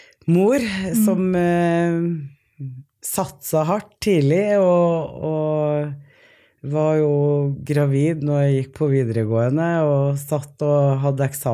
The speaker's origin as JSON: {"language": "Norwegian", "town": "Mosjøen", "region": "Nordland", "country": "Norway", "tie": "born or raised there", "said": "Jeg vokste opp i Mosjøen, ja."}